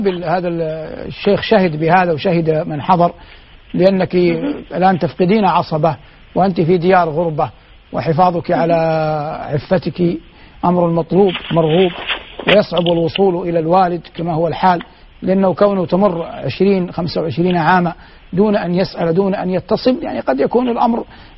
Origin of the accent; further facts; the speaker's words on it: Hejaz, Saudi Arabia; يوجد حتى عندنا في الحجاز ما يسمى بقراءة الفاتحة